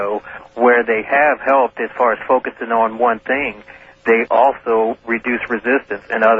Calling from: New Orleans, Louisiana, United States; in New Orleans.

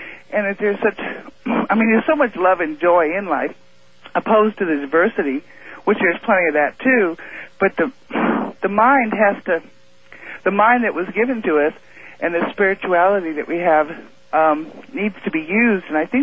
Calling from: Moscow Mills, Missouri, United States; from Moscow Mills.

